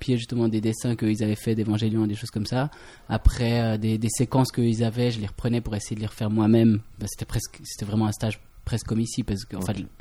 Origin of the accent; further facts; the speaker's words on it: Fribourg, Switzerland; J'ai vécu 16 ans en Gruyère, dans une ferme, jusqu'à que j'ai un peu la passion du multimédia où j'ai déménagé à Fribourg avec ma famille